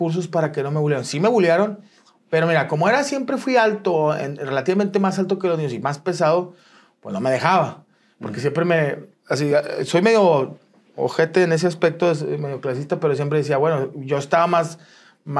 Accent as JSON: {"language": "Spanish", "town": "Monterrey", "region": "Nuevo León", "country": "Mexico", "tie": "born or raised there", "said": "Y sí, aquí nací 100% regio, de papás regios también."}